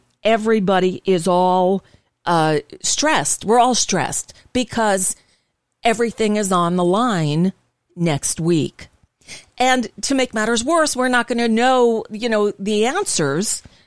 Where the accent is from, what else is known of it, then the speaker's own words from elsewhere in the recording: Florida, United States; also born or lived in California; I grew up here in South Florida, but in 2000, I wasn't living here. I was living in California, still doing radio out there